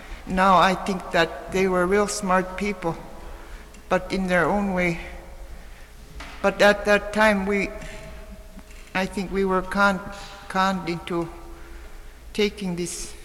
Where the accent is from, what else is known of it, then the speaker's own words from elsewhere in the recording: Koyuk, Alaska, United States; Koyuk is a little village